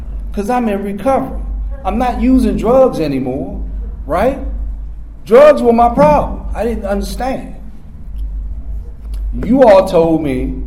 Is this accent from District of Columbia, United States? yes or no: yes; Washington, District of Columbia, United States; I'm from Washington, D.C., born and raised, and I drank my first beer in Oxen Run Park